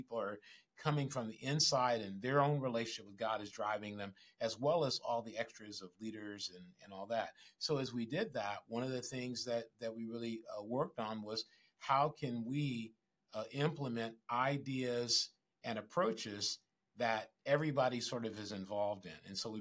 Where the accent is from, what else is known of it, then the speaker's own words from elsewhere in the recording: Grand Rapids, Michigan, United States; now in San Francisco Bay Area, United States; Like, I come from Michigan, and I grew up in Grand Rapids, and that's much more of a religious town than where where I am now.